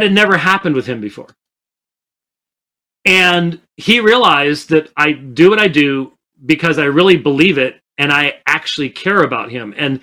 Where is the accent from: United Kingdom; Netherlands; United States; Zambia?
United Kingdom; Scotland; I'm Scottish. I'm not a hugger